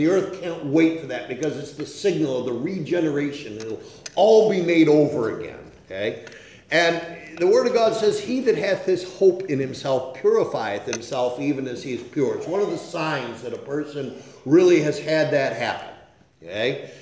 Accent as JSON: {"language": "English", "town": "Salamanca", "region": "New York", "country": "United States", "tie": "born there", "said": "My father sired me somewhere in Little Valley, New York, and I was born in Salamaica"}